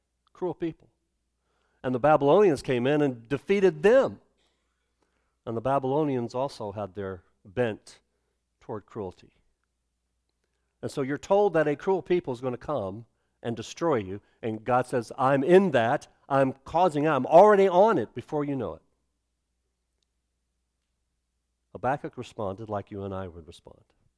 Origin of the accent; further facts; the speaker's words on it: Alabama, United States; Now, I'm from Alabama. I grew up in the state of Alabama.